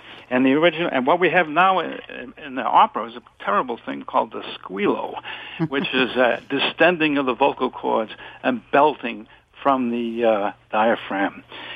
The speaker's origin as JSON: {"language": "English", "region": "New Hampshire", "country": "United States", "also_born_or_lived": "New York", "said": "And I'm from New Hampshire, but I spent about 30 or 35 years or so singing in New York."}